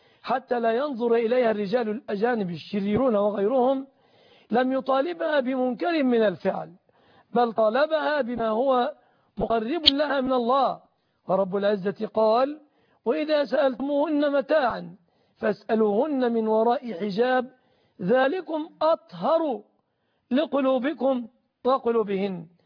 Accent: Egypt

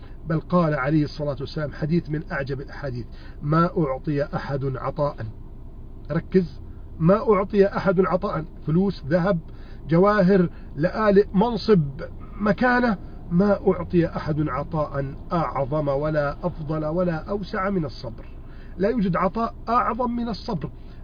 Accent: Egypt; بلدنا مصر

